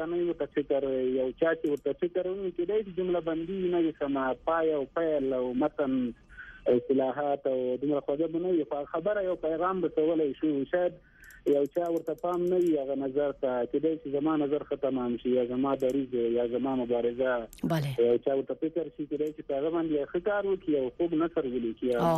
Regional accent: Paktia, Afghanistan; زه د پکتیا یم پکتیا ولایت په ستکرم ول سوالې یم ستکرم ول سوالې کې د تاخیل کې خوشاله خیل یم

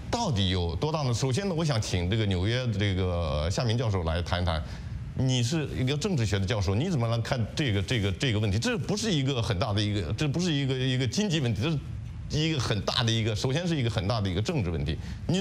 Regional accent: China; 我们中国人

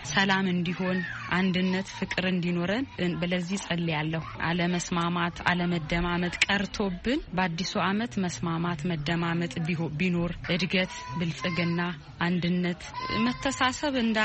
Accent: Ambo, Oromia, Ethiopia; የአምቦ ተወላጅ ነኝ።

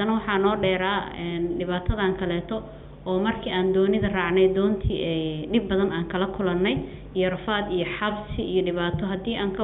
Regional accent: Somalia; waxaan ka soo jeedaa aniga gobollada dhexe

